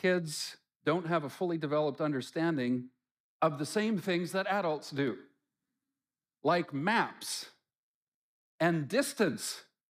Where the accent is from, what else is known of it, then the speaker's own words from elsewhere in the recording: British Columbia, Canada; We grew up in the Lower Mainland